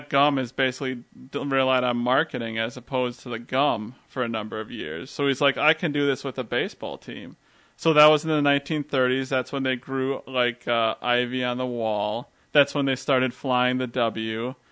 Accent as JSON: {"language": "English", "region": "Wisconsin", "country": "United States", "tie": "born or raised there", "said": "I'm a Brewers fan. I'm born and raised in Wisconsin."}